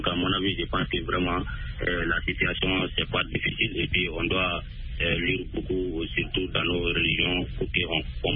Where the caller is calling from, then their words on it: Mali; Oui, toujours dans mon village natal